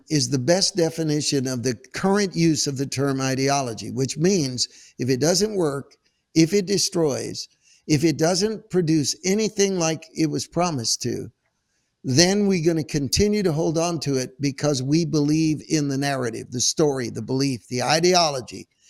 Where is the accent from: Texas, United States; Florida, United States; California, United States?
California, United States; San Francisco; San Francisco is my hometown. It's been destroyed.